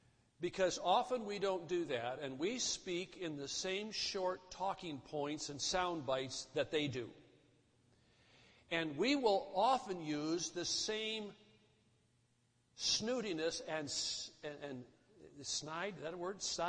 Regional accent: Wisconsin, United States; I was raised in the North. I really never experienced racism as a young man in northern Wisconsin.

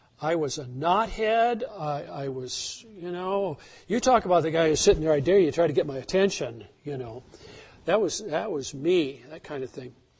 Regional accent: Wisconsin, United States; I was raised in Rusk County, Wisconsin, and as a teenager, there were no jobs to be had.

